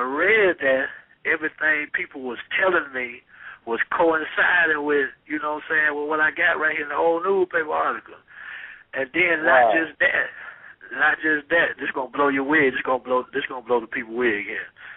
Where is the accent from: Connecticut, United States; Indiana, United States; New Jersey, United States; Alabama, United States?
Alabama, United States; down in Alabama, you know, it's called the Daily Mountain Eagle in my hometown.